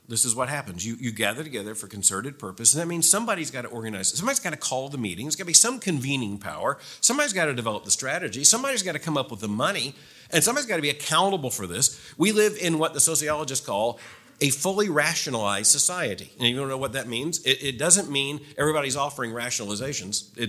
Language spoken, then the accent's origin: English; Florida, United States; I grew up in Florida, so the history's shorter. You know, about 60 years before I was born, which is pretty old for Florida.